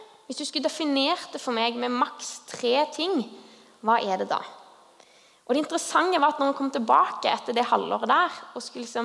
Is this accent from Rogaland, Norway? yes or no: yes; Sandnes, Rogaland, Norway; also born or lived in Nevlunghavn; Jeg kommer jo fra Sandnes. Jeg pleier å si jeg kommer fra to steder. Sandnes, hvor dialekten er fra, og Nevlunghavn. Der er hele min slekt.